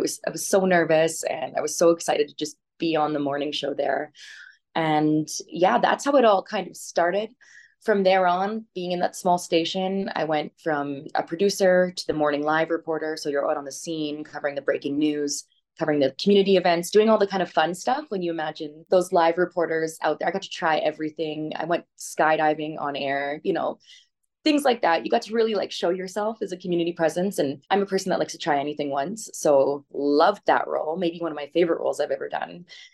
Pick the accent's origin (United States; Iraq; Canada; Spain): Canada; Saskatchewan; growing up in Saskatchewan and not just in the news world, but being the only Black person in almost my entire high school.